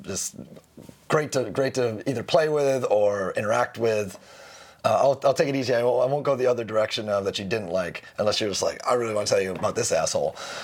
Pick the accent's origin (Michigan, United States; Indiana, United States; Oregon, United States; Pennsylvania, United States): Michigan, United States; Grand Rapids; I'm from Grand Rapids. We're connected somehow through the north, through the Upper Peninsula.